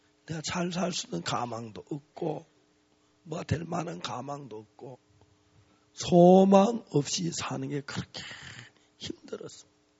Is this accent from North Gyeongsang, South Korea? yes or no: yes; Seonsan, North Gyeongsang, South Korea; 제가 경북 선산에 좋은 시골에서 자라서 태어나서 죄만 짓고 어둡게 어둡게 살았습니다.